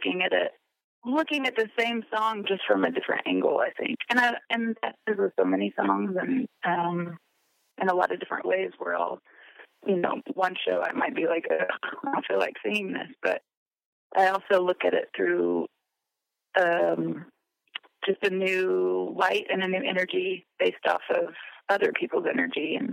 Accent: Dallas, Texas, United States; and I'm originally from Dallas, but I do have some shows in Denton, Texas, in a couple days, actually.

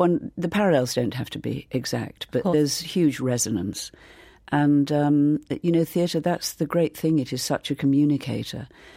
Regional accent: Yorkshire and the Humber, United Kingdom; I grew up in Lincolnshire, northeast Lincolnshire, and that was the centre of my life

